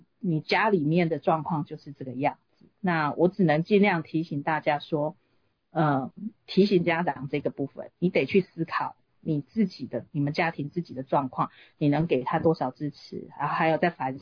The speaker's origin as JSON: {"language": "Chinese", "country": "Taiwan", "tie": "born or raised there", "moved": "yes", "lives_now": "United States", "said": "很多人都跟我们一样是在台湾长大，或到台湾到一定的年纪，甚至接受完所有的教育之后才来美国。"}